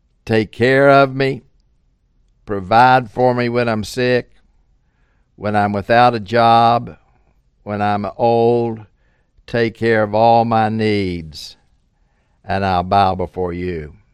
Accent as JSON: {"language": "English", "region": "the South", "country": "United States", "said": "I'm a Southerner, so I don't like the phrase indivisible in the Pledge of Allegiance."}